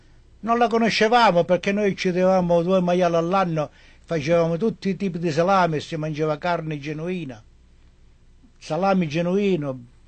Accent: Rovella, Calabria, Italy; moved away as an adult; Sono venuto da una piccola frazione di Zumpano, provincia Cosenza, che si chiama Rovella, un paesino accogliente nei piedi della Sila, aria buona

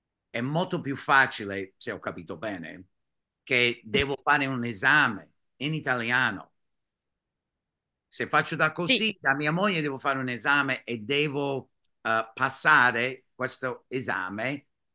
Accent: United States; Italian is a second language; Se vado adesso come un americano, non posso stare più di 3 mesi.

